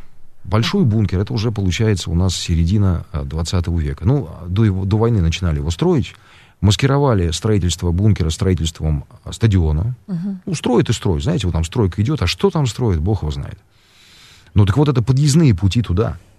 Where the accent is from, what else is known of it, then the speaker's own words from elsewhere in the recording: Moscow, Russia; Вот я детство провел в Чертаново.